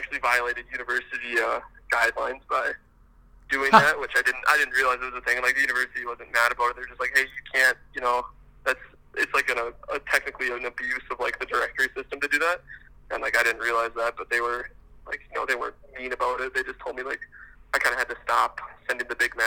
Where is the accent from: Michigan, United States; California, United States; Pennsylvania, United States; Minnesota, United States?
Minnesota, United States; Foley; I'm a junior this year. I'm from Foley, Minnesota.